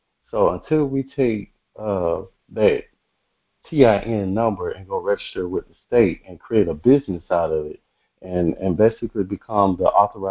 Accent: Georgia, United States; I'm from Georgia.

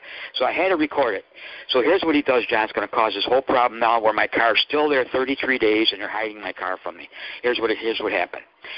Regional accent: New York, United States; And you have to remember, I'm from New York State. I'm not domiciled there.

